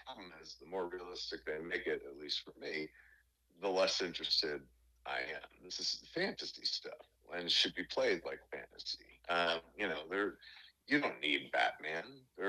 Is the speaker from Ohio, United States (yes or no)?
no; Red Bank, New Jersey, United States; born there; I was born in Riverview Hospital in Red Bank. So on my birthday, I tend to try to be back.